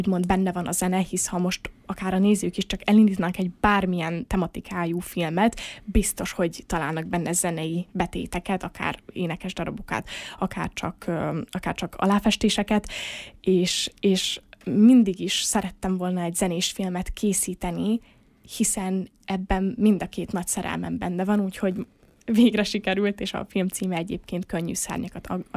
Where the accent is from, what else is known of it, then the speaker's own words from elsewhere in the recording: Miskolc, Borsod-Abaúj-Zemplén, Hungary; hogy én miskolci vagyok, fel kéne menni Budapestre egy castingra